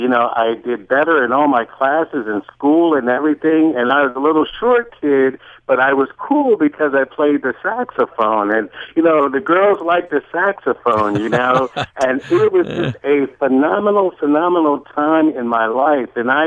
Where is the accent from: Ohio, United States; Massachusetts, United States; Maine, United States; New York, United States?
New York, United States; Queens; I'm a kid from Queens, New York. I went to school in Queens and grew up in the 70s. And I grew up in the projects